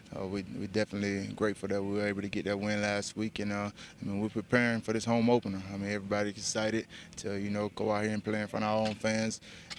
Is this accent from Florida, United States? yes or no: yes; Florida, United States; growing up in Florida, it's always hot down there.